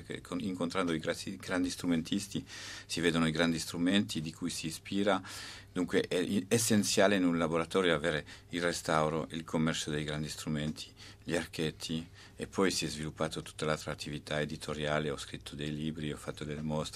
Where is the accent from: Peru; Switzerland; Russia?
Switzerland; born there; Io sono nato in Svizzera da un padre pastore calvinista e di una mamma valdese che era musicista